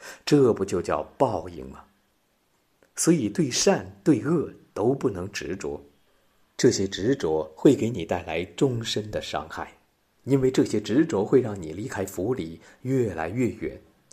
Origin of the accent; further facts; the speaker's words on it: China; 这就是符合我们中国人讲的叫中庸之道。